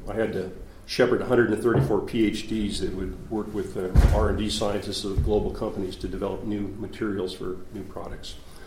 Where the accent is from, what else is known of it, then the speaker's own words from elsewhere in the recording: San Juan Island, Washington, United States; from San Juan Island.